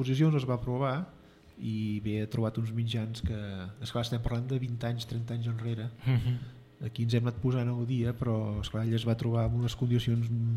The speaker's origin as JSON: {"language": "Catalan", "town": "Sant Feliu", "region": "Catalonia", "country": "Spain", "said": "Som de Sant Feliu, ens estimem Sant Feliu, però les qüestions professionals ens porten fora del poble"}